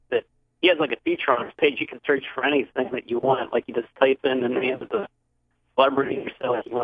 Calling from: Cumberland, Maryland, United States; from Cumberland, Maryland.

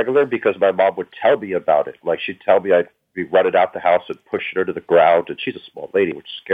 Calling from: New Jersey, United States; Hey, Brian … from New Jersey.

